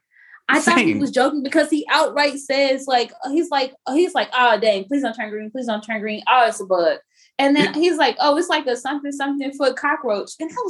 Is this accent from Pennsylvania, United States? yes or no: no; Texas, United States; Like, we're from Texas. We love